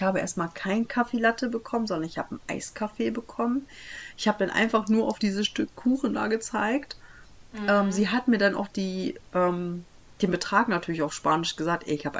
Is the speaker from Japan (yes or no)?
no; Michigan, United States; Und wenn die mich da jetzt fragen, woher ich komme, dann werde ich auch sagen, ja, aus Michigan. Ja, natürlich komme ich aus Michigan.